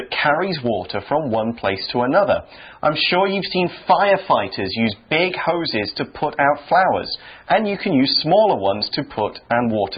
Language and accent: English; United Kingdom; Also notice I said tomato because I'm British.